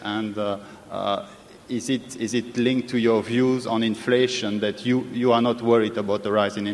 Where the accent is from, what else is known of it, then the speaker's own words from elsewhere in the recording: London, United Kingdom; I'm coming from London, England.